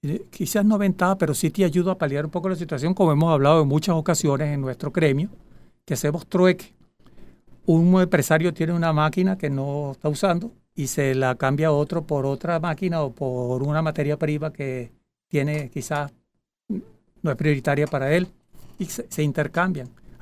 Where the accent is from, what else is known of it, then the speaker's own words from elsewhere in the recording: Venezuela; sino como venezolanos, cosas que llevamos en esa Venezuela que tenemos en la piel, o dentro de nuestra piel.